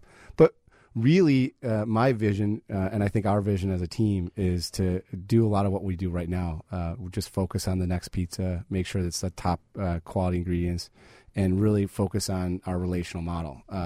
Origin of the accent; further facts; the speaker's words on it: Chicago, Illinois, United States; I'm a Chicagoan by heart, and I'm an optimist by heart.